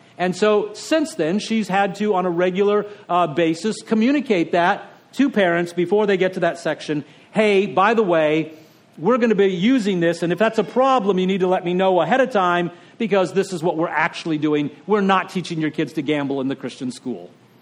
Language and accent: English; the South, United States; I'm aware that growing up in the South, that one of the things, the expectations is that in Bible Belt churches, social drinking is considered completely out of bounds.